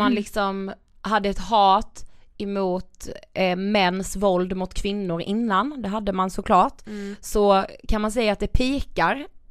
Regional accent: Karlshamn, Blekinge, Sweden; faktiskt butiken i Karlshamn, där vi kommer ifrån.

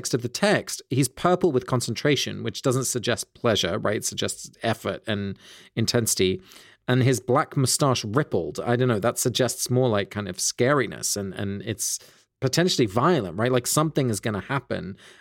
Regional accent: South East England, United Kingdom; picking blackberries in the hedgerows kind of between the fields near where I grew up in Sussex

